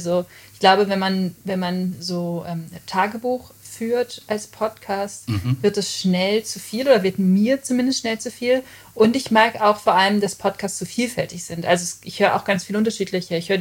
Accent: Gevelsberg, North Rhine-Westphalia, Germany; also born or lived in Hagen; now in Cologne, Germany; Ich bin in Hagen geboren, aber ich bin aufgewachsen in Gevelsberg. Gevelsberg ist so groß, dass es kein eigenes Krankenhaus hat, aber sehr viele Friseure. Das ist zwischen Hagen und Wuppertal.

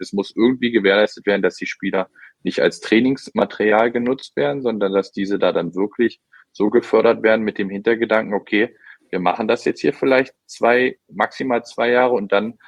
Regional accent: Potsdam, Brandenburg, Germany; Ich als Potsdamer

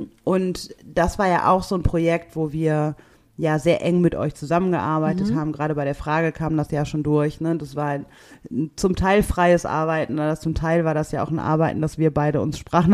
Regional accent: Germany; ich bin ja auch in Deutschland geboren, aufgewachsen, habe einen eurozentrischen Blick auf diese Welt

